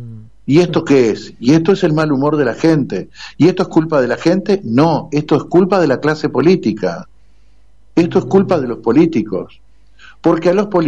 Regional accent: Argentina; Y los necesitados de que nos den un poco de buen humor también somos el pueblo argentino

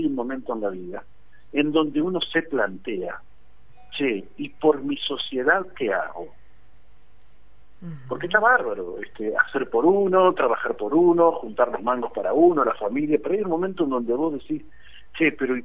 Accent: Argentina; Los argentinos somos así.

